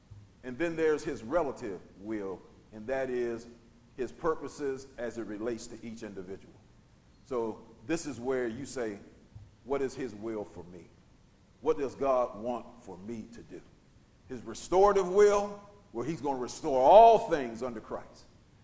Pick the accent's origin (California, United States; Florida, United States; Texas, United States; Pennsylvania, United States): Pennsylvania, United States; Braddock; I remember growing up in Braddock on 6th Street.